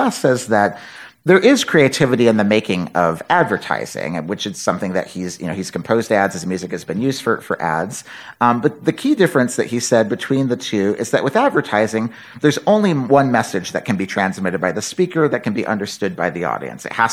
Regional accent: Oxnard, California, United States; I grew up in Southern California in Oxnard, so I went to Disneyland a lot as a child.

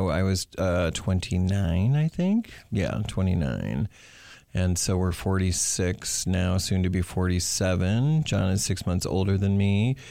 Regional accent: Williamston, Michigan, United States; So I grew up here in Williamston.

